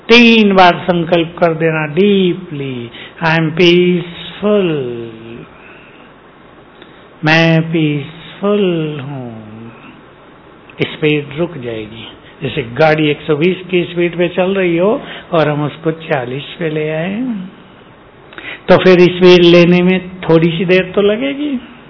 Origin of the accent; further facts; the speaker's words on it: Uttar Pradesh, India; मेरा परिचित परिचय है उनसे, मैं भी यूपी से हूँ।